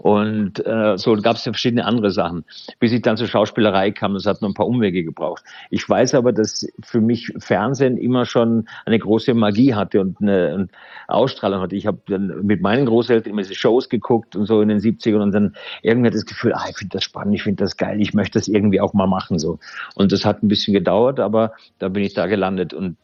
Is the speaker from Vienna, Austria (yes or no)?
no; Vorarlberg, Austria; also born or lived in Styria; da bin ich 10, bin ich von der Steiermark nach Vorarlberg gezogen